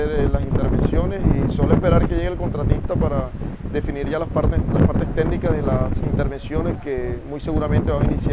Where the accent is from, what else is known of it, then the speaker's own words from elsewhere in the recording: Atlántico, Colombia; satisfecho como porteño por esta gran obra